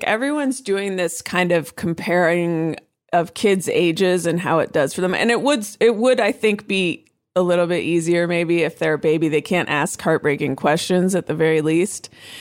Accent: Oakland, California, United States; I am from, I'm from Oakland. I'm from the Bay Area.

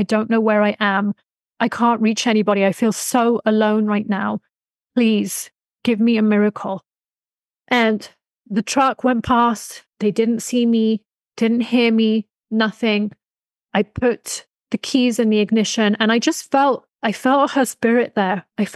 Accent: United Kingdom; let me be rude, because I'm very rarely rude, but as a British, well brought up young lady, let me be rude.

